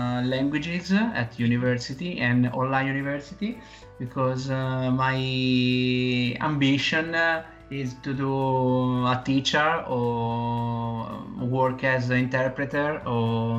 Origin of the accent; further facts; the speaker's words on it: Osimo, Marche, Italy; English is a second language; I'm 34 years old. I'm from Osimo in Ancona, near Ancona.